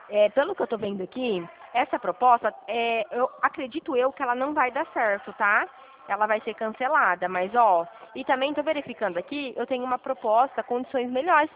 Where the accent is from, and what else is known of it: Dracena, São Paulo, Brazil